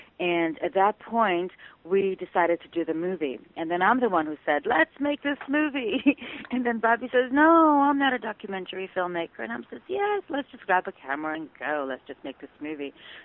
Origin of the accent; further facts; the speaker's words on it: Detroit, Michigan, United States; first language Ukrainian; English is a second language; I'm of Ukrainian heritage. Ukrainian was my first language. Even though I was born in the U.S., I went to Ukrainian kindergarten, schools, nursery school, high school and everything, and I was brought up in a tight-knit Ukrainian community in Detroit, Michigan.